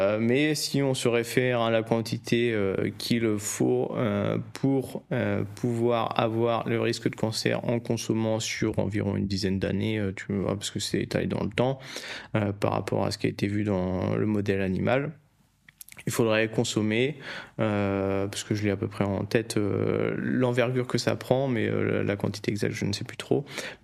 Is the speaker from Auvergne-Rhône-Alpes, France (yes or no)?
no; Brittany, France; Mais je suis breton